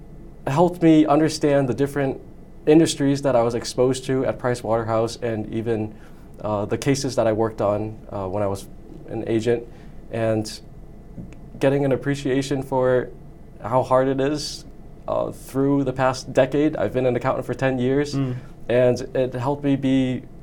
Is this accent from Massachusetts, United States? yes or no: yes; Quincy, Massachusetts, United States; I was born and raised here in Quincy, Massachusetts. My parents immigrated here as Vietnamese boat people refugees, and my dad went to Quincy High School